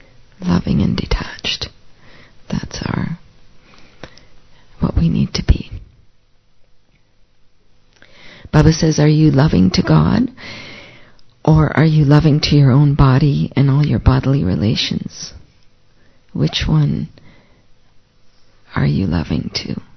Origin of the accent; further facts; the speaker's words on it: Thailand; Christian background, very strong. Like, my parents were missionaries in Thailand, so I grew up in Thailand.